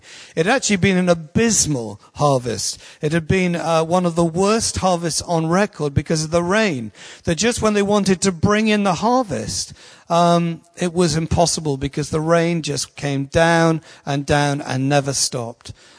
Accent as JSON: {"language": "English", "region": "East Midlands", "country": "United Kingdom", "tie": "born or raised there", "said": "I was brought up in Lincolnshire on a farm."}